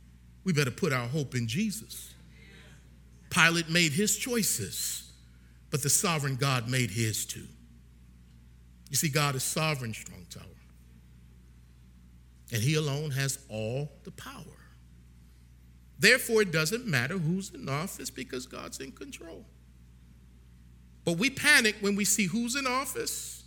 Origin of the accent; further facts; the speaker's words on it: Baltimore, Maryland, United States; now in Nashville, United States; There's nothing here for me, all these cowboy hats and cowboy boots and hee-haw. I'm from Baltimore, Lord. I struggled in Virginia.